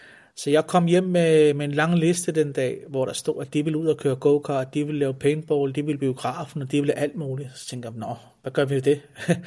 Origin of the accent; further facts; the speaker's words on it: Copenhagen, Capital Region of Denmark, Denmark; Jeg er inkarneret i København og født og opvokset i København